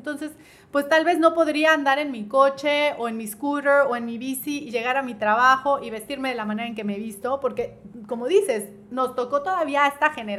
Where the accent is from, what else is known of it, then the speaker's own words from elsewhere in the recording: Mexico; para salvaguardar nuestra salud como mexicanos, ¿no?